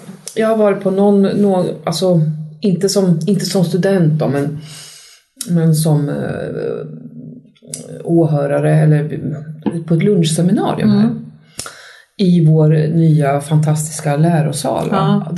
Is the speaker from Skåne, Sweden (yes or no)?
no; Östergötland, Sweden; now in Uppsala, Sweden; Jag kommer från Östergötland.